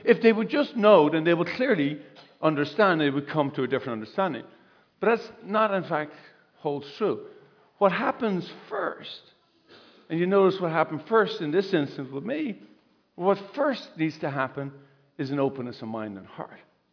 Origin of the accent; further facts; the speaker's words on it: Ireland; I'm very Irish, right?